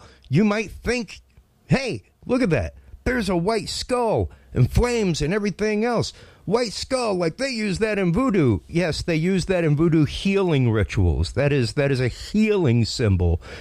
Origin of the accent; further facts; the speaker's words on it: Houston, Texas, United States; the former Astro World Complex in Houston, my hometown, my home amusement park.